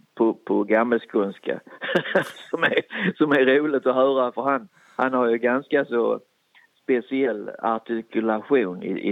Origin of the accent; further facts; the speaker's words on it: Skåne, Sweden; accent: Scanian; Jag är tvåspråkig, så jag skojar ju till svenska. Jag kan prata både bygdemål och skånska.